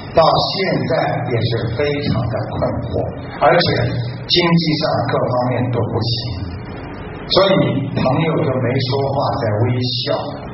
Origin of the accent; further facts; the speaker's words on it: China; 所以我们中国人讲一句话叫沉默是金啊。